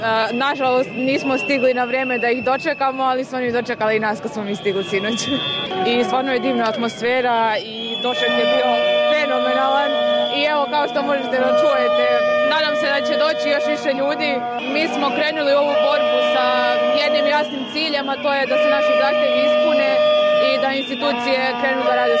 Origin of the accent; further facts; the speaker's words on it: Lajkovac, Šumadija and Western Serbia, Serbia; Ja sam inače iz Lajkovca, ali studiram u Beogradu.